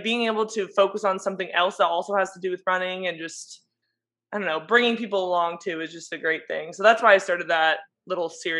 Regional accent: San Diego, California, United States; Yeah, I'm from San Diego.

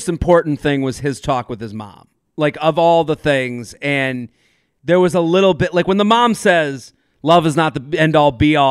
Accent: North Carolina, United States; so we're both from North Carolina, you know, like, as opposed to like, oh, the street I grew up on is a lot like …'s that he grew up on

